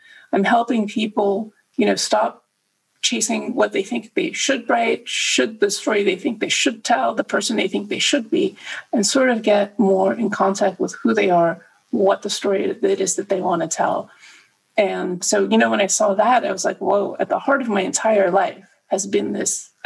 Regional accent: United States; also born or lived in Germany / France; I am an American, but I've lived in Europe most of my life. And I've moved a lot between 3 different European countries and the US

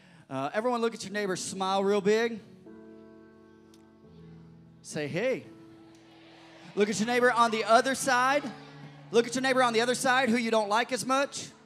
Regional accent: Missouri, United States; born there; I'm not only saying that because I was born in Missouri. I think the people in Missouri are the best.

